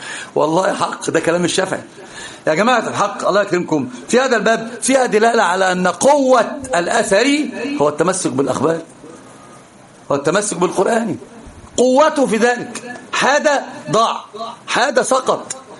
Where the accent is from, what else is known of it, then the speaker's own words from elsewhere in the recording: Alexandria, Alexandria Governorate, Egypt; الفشل يعني بيسموه عندنا في اسكندريه الفشار